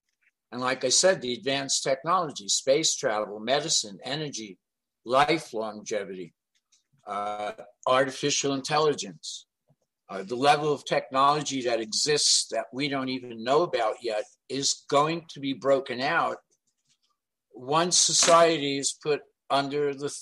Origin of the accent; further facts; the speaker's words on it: New York City, New York, United States; also born or lived in Miami; I grew up in New York City. I worked the majority of my career in Miami.